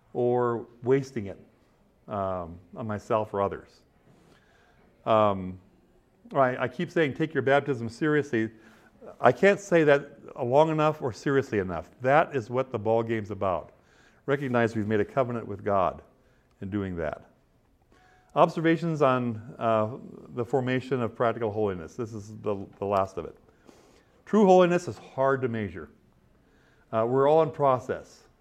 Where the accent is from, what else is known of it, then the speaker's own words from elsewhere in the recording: Midwest, United States; I grew up in the Midwest where material things were not a lot of what we had.